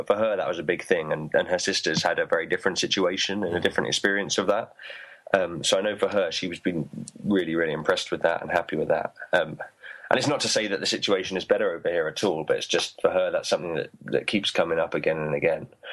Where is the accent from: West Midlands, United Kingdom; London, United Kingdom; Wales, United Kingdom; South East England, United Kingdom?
London, United Kingdom; I grew up in London.